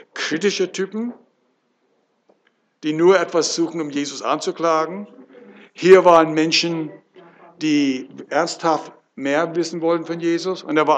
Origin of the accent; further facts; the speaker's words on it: California, United States; German is a second language; now in Germany; Nein, ich komme aus Amerika, aus Kalifornien.